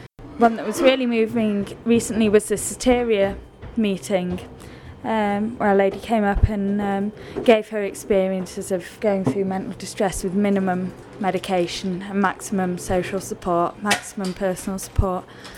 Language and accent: English; Yorkshire and the Humber, United Kingdom; I'm from West Yorkshire in England.